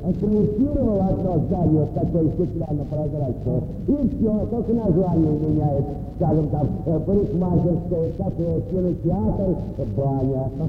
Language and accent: Russian; Moscow, Russia; А я ведь старый москвич.